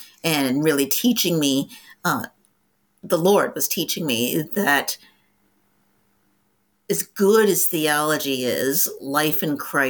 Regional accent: Virginia, United States; And I grew up in the South. I was born in Virginia. And most of my life I lived in the South until I was adult.

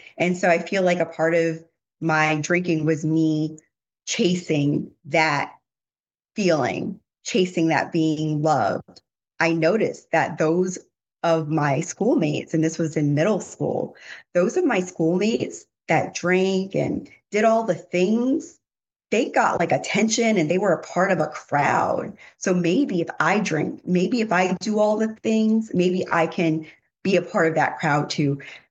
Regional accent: Brooklyn, New York, United States; born there; now in Connecticut, United States; I was born in Brooklyn, New York in the 1980s.

